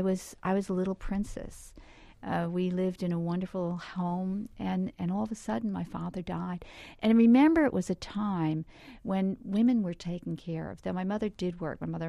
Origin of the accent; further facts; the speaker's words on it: Bronx, New York, United States; also born or lived in Newburgh, United States; So my mother moved down to the South Bronx. I grew up on Longfellow Avenue.